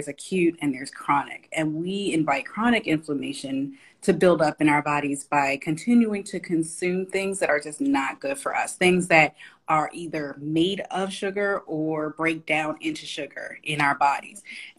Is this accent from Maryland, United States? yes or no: yes; Baltimore, Maryland, United States; I'm from Baltimore, Maryland.